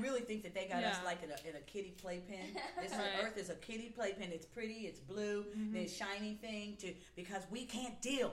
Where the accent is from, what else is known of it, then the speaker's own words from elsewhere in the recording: Pawhuska, Oklahoma, United States; I grew up in Oklahoma, a small town, Pawhuska.